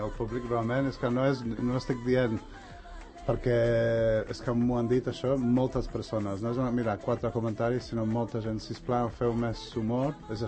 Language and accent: Catalan; Ireland; sóc també britànic, sóc irlandès, però tinc la meva part britànica